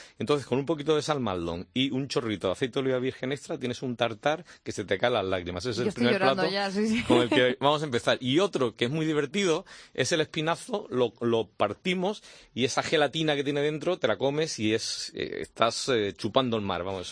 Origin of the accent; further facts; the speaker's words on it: Cádiz, Andalusia, Spain; andaluz, yo soy de Cádiz.